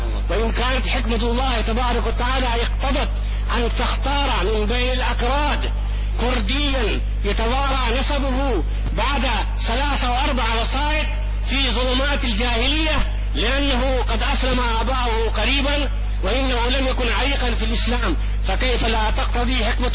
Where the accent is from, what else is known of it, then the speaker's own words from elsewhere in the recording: India; انا هندي الثقافة، انا رجل ولدت ونشأت في الهند، ولكن اؤمن بمحمد عليه الصلاه والسلام، اؤمن بالقران